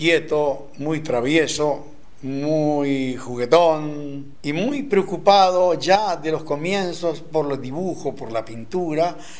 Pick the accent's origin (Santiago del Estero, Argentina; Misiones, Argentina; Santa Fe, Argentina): Misiones, Argentina; Posadas